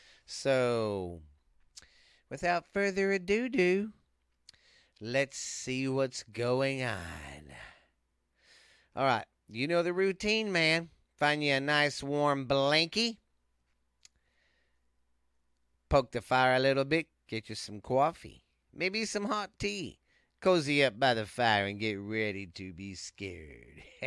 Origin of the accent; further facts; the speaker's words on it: Mineral Wells, United States; Kind of like my hometown of Mineral Wells.